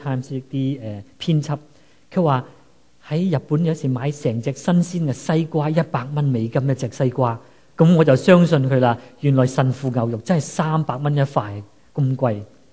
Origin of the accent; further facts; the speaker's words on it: Guangdong, China; 我们就不要像我广东人想吃乳鸽很贵的